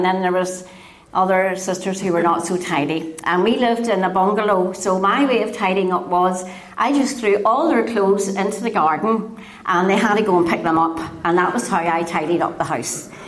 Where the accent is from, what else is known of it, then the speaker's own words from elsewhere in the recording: Ballyness, Northern Ireland, United Kingdom; born there; I was born near Bush Mills in a place called Ballyness.